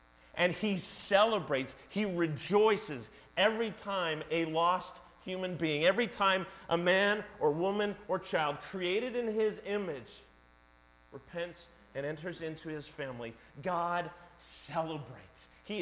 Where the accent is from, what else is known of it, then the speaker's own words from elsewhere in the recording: Canada; And I'm like, that's part of being Canadian.